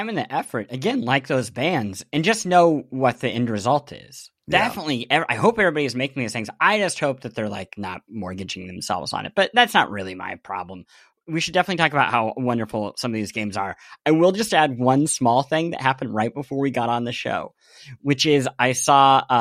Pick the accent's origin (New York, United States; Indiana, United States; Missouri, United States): Missouri, United States; Kansas City; hey, I grew up around the Kansas City area during the emo scene